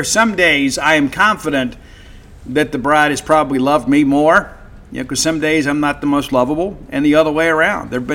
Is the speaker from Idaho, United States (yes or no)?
no; Mississippi, United States; I always get mine with ranch dressing because I'm from South Mississippi. It's kind of in the Highway 98, Ten Commandments.